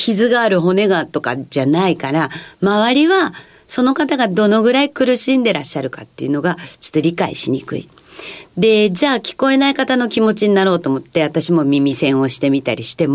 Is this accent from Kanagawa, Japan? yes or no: yes; Yokohama, Kanagawa, Japan; 地元の横浜で開業したりっていう感じで今に至ります。